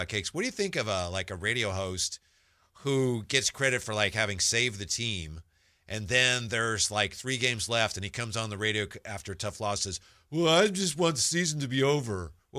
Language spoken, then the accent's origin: English; Vallejo, California, United States; now in Sacramento, United States; Growing up in Vallejo